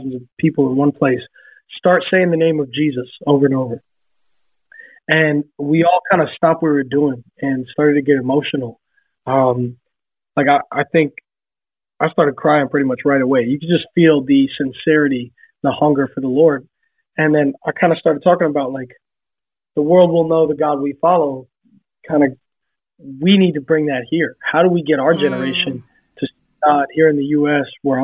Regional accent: Tampa, Florida, United States; now in Nashville, United States; I'm from Tampa

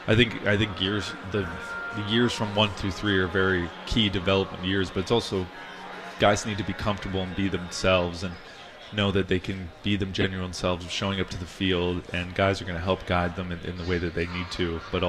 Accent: Philadelphia, Pennsylvania, United States; But, you know, I think growing up in Philly or coming up with Philly was really interesting.

